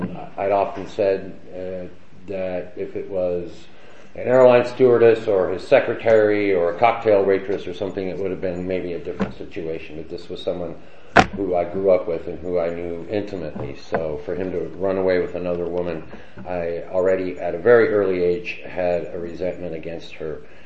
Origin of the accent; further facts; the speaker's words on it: California, United States; Real quick, my story. I grew up in Orange County.